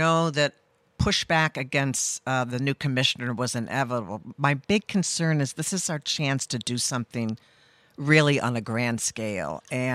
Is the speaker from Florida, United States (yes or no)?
no; Massachusetts, United States; No, I grew up on the Cape and went to college in Oregon, which is probably where I got most of my politics from. So, but I've lived in Rhode Island, since 1987.